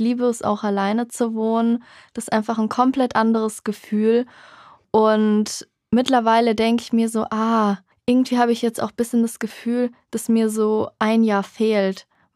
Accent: Heidelberg, Baden-Württemberg, Germany; ich habe halt die ersten zwei Semester noch zu Hause gewohnt. Ich komme ja aus Heidelberg.

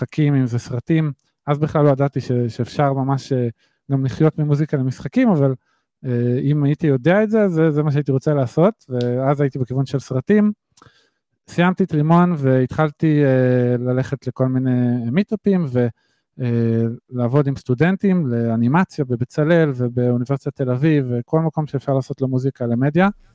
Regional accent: Ness Ziona, Central District, Israel; now in Holon, Israel; אז אני במקום הנסטיונה, וכבר 10 שנים גר בחולון.

